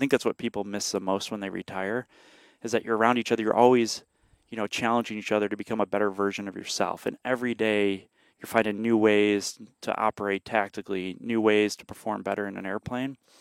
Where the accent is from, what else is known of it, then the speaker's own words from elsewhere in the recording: Illinois, United States; growing up in Illinois, sorry, you know, Illinois public school education.